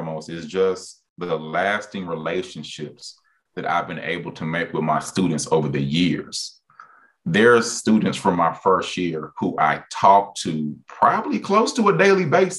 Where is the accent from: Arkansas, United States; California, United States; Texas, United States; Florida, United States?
Texas, United States; Houston; now in Marlin, United States; born and raised in Houston, Texas. And so I would say that I am definitely an H-Town boy through and through. And growing up in Houston is really just spoken and developed who I am.